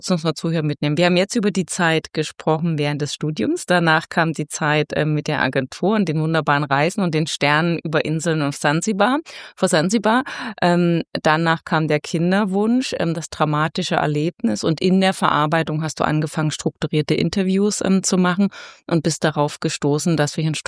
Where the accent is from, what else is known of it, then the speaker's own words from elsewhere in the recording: Saxony, Germany; Nee, ich komme ja aus Sachsen.